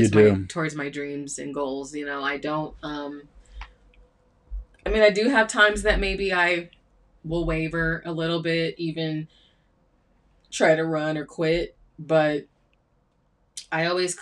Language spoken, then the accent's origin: English; the South, United States; I'm from the South, y'all. Like, we eat the shittiest shit.